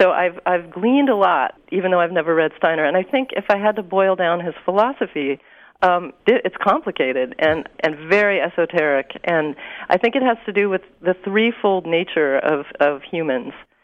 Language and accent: English; Berkeley, California, United States; because we came from Berkeley, so it was a total culture shock.